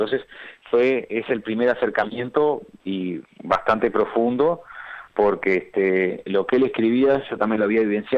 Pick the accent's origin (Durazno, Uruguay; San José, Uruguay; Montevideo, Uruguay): Durazno, Uruguay; Sarandí del Yí; yo soy oriundo de Sarandí del Yí, nací en Durazno y me crié toda la vida ahí.